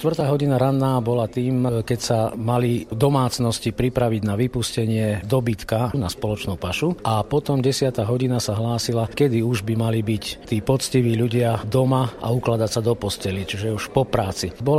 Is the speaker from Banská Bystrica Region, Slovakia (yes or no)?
yes; Hnúšťa, Banská Bystrica Region, Slovakia; som z Hnúšte